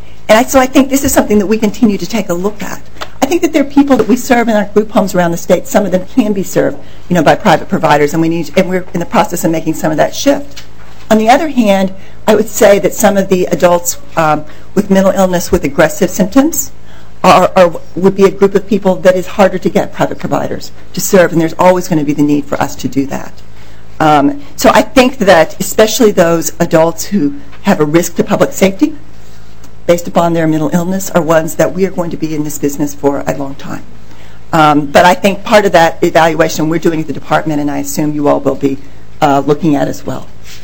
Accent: the South, United States; I'm from the South. Usually people think I speak too slowly.

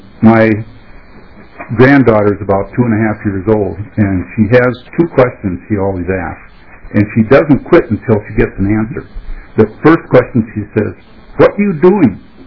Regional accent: Minnesota, United States; I'm from Sherburne County. I have a farm up there.

